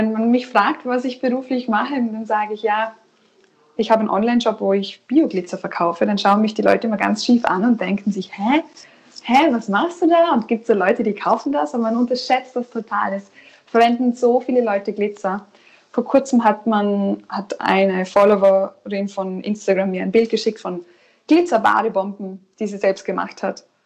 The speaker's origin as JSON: {"language": "German", "country": "Austria", "said": "wir sind eigentlich Österreicher."}